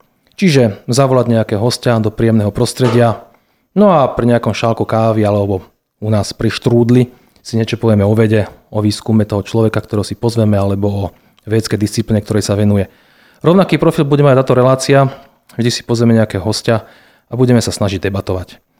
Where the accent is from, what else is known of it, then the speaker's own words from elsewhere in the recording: Trnava, Trnava Region, Slovakia; born there; Ja som sa narodil v Trnave, žijem v Trnave, pracujem v Trnave